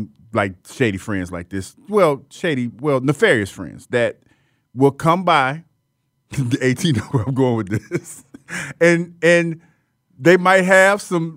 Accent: United States; I have earned the right as an American

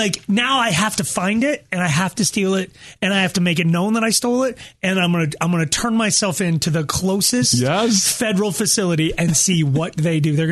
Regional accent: Longmont, Colorado, United States; when I grew up in Longmont, Colorado

